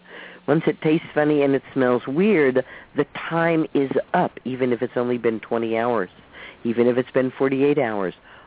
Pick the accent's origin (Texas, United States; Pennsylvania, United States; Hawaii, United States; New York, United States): Texas, United States; I grew up in Texas. And I grew up in Texas in the 50s.